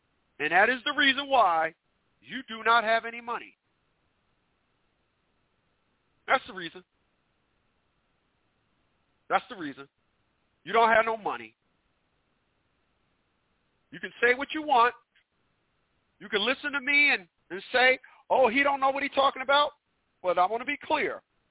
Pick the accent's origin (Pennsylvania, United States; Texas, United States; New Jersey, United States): New Jersey, United States; Newark; Where I'm from, and I'm from Newark, New Jersey.